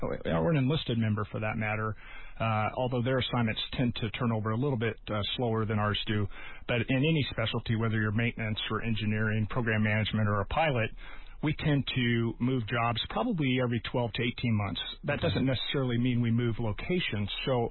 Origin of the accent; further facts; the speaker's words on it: Arizona, United States; I grew up in the White Mountains here in Arizona. I consider myself pretty much an Arizona native